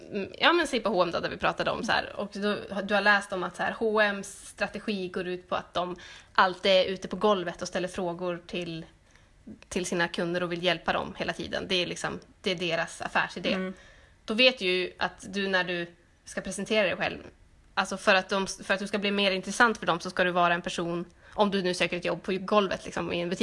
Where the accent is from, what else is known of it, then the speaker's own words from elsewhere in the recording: Härnösand, Västernorrland County, Sweden; now in Linköping, Sweden; Och mellan jul och nyår, då brukar vi alltid vara hemma i Härnösand. Alltså vi åker ju hem på jul och så stannar vi ända fram till nyår liksom.